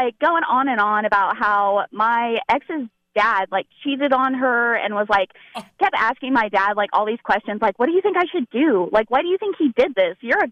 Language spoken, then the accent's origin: English; East Coast, United States; We have a really hard time holding our tongue because we're born and raised on the East Coast.